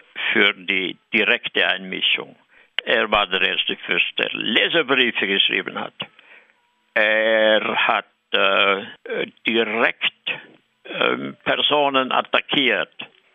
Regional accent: Liechtenstein; Ich schäme mich als Liechtensteiner.

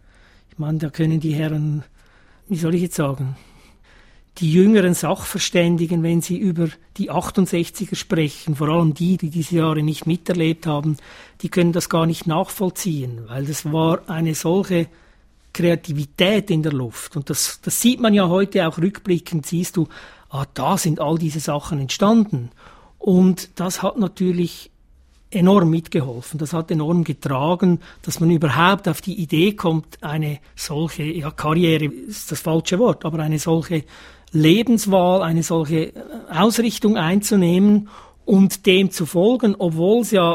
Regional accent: Zurich, Switzerland; Nein, ich bin in Zürich aufgewachsen, am Kreuzplatz, und das ist 10 Minuten vom Niederdorf.

